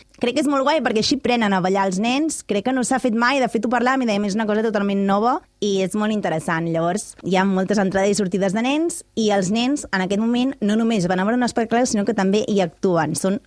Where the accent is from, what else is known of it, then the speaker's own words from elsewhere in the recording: Caldes, Catalonia, Spain; que jo sóc de Caldes